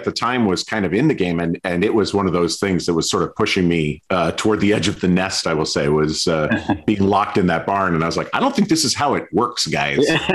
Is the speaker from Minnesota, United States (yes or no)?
yes; Stillwater, Minnesota, United States; the youth group was throwing a big party at a place called The Barn in my hometown of Stillwater, Minnesota.